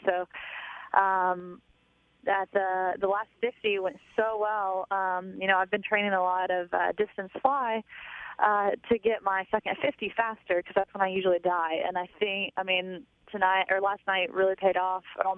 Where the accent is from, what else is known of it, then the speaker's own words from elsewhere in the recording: Knoxville, Tennessee, United States; the Olympic team has to meet in Knoxville, which is my hometown, so that's pretty cool.